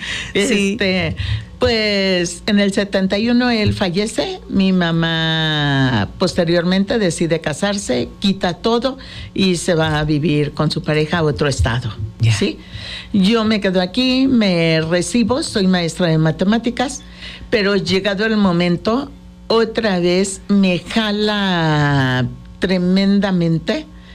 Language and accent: Spanish; Cuautla, Morelos, Mexico; born there; Porque todos nosotros nacimos en Cuautla, sí. Mis hermanos y yo. Mi papá pues era de Jonacatepec, también Morelos.